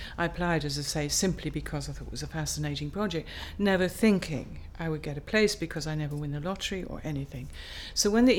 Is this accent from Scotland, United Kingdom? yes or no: no; East of England, United Kingdom; my date of birth is the 6th of May 1941, which makes me 68, and I come from Norfolk, from a village just south of Norwich.